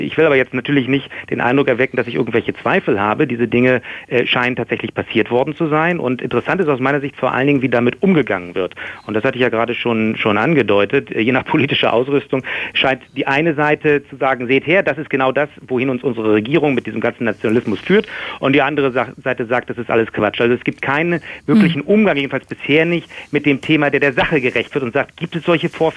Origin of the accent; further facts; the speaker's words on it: Germany; ich bin ja auch als Deutscher hier natürlich nicht so auffällig wie jemand mit Kopftuch